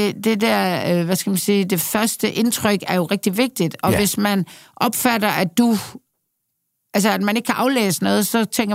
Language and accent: Danish; Jutland, Denmark; Men hjemme i Jylland, der er der mange, der holder fast i Skanderborg.